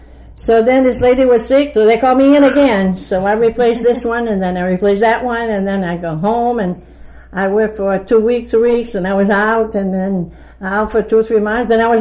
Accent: Lewiston, Maine, United States; I was born in Lewiston, on River Street in Lewiston.

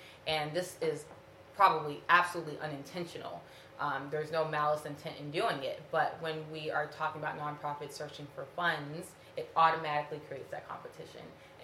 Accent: North Carolina, United States; also born or lived in Ivory Coast; I am 31 years old. I am originally from the Ivory Coast, raised in North Carolina, and I've worked in Lewiston for about a year and a half.

